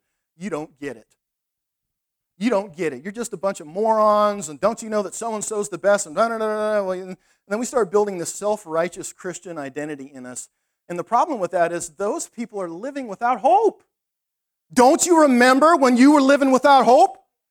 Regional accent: Canada; God help me, they have worse laws than we do here, and I'm a Canadian.

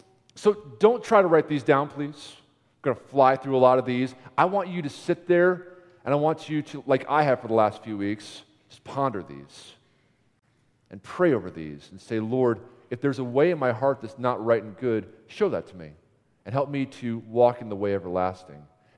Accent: New York, United States; I'm from New York.

